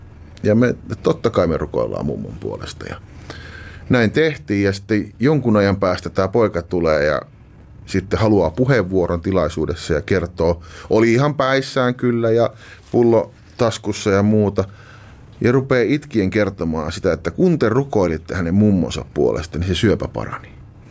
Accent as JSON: {"language": "Finnish", "town": "Hirvensalmi", "region": "South Savo", "country": "Finland", "said": "mä oon maalta kotoisin Hirvesalmelta"}